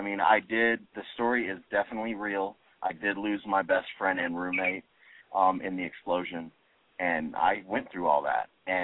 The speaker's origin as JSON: {"language": "English", "town": "Orlando", "region": "Florida", "country": "United States", "tie": "born or raised there", "said": "like, Orlando, my hometown, man."}